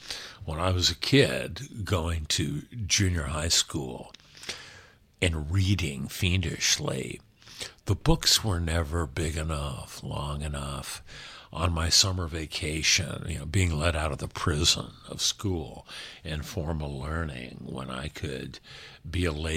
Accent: Los Angeles, California, United States; I will have written a total of 11 novels that cover L.A., my hometown, America, my country, 31 years, 1941 to 1972.

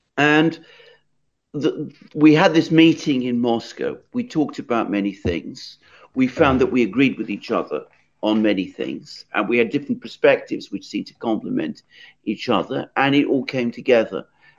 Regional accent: Athens, Attica, Greece; We are from two different states within Greece. I'm from Greece, from Athens.

